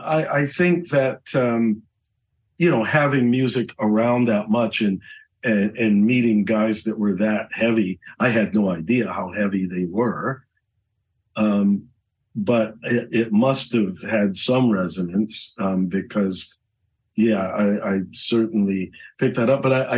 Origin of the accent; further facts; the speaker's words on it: Chicago, Illinois, United States; born there; Yes, I was born in Chicago, and where my dad was actually